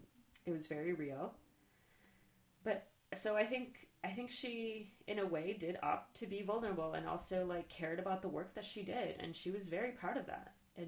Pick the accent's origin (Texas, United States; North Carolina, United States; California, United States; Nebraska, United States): Texas, United States; El Paso; I grew up in Texas, in El Paso, Texas, and my father's a Mexican father.